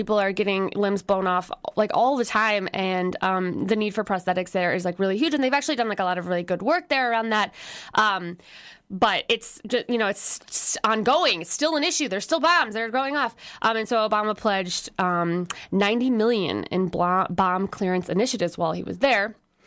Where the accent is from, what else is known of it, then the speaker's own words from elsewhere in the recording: Wisconsin, United States; I mean, I remember I'm from Wisconsin, and during the like uprising in Wisconsin, back years ago, people were occupying the Capitol